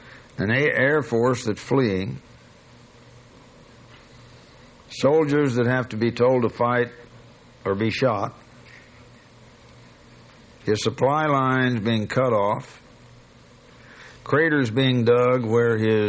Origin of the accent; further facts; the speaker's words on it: United States; And in case anybody doesn't know that I'm an American and which side I'm on